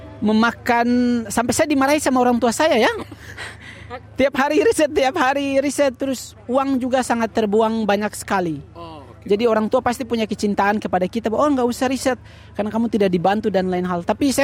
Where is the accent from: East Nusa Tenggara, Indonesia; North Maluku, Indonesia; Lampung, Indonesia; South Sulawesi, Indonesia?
North Maluku, Indonesia; dari kampung saya, yaitu dari Maluku Utara. Atau orang bilang biasa Maluku Kierahyao.